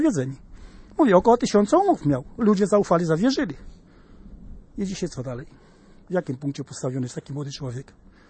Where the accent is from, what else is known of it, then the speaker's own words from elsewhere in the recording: Masovian Voivodeship, Poland; pochodzę z centralnej Polski, dokładnie po prostu z powiatu sierpeckiego.